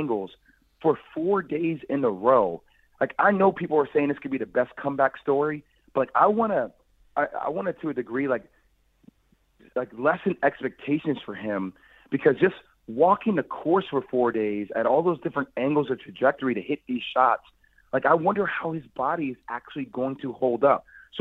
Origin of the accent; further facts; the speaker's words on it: Greenwich, Connecticut, United States; I'm already from the Northeast. I'm from Greenwich, Connecticut. Like, I know what this city is all about.